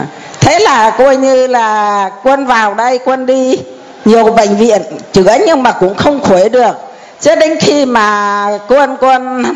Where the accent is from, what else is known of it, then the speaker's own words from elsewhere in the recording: Northern Vietnam, Vietnam; Dạ em quê ở ngoài Bắc.